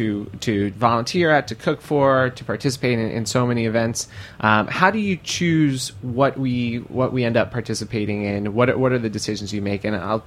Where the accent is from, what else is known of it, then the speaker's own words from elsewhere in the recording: New York City, New York, United States; I grew up in New York City and went to public school and was on free and reduced cost lunch and breakfast.